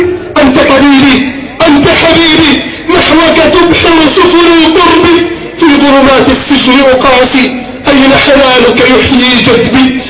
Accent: Egypt; بلدنا مصر

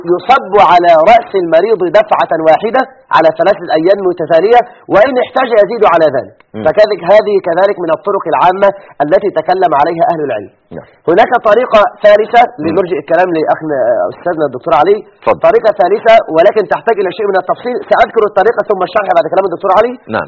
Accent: Egypt; عندنا في مصر

